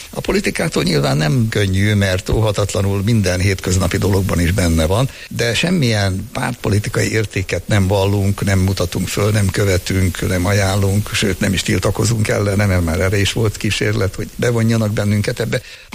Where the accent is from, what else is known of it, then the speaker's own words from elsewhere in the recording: Törökbálint, Pest, Hungary; also born or lived in Jászság; Török Bálinton és Sváb faluban nőttem föl